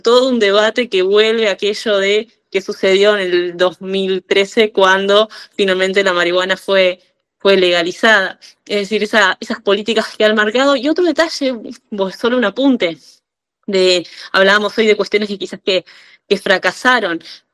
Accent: Tacuarembó, Uruguay; yo soy de Tacuarembó, una ciudad a 500, 400 kilómetros al norte del país.

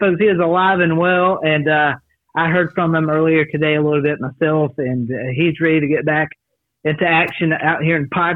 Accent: Macon, Georgia, United States; I was born and raised in Macon, Georgia, which is like right smack dab in the middle of the state.

